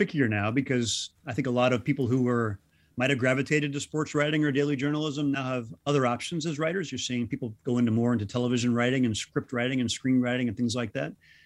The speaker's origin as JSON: {"language": "English", "country": "United States", "tie": "born or raised there", "said": "I grew up in the States, moving around a lot because my father was in the U.S. Navy. So we moved from coast to coast."}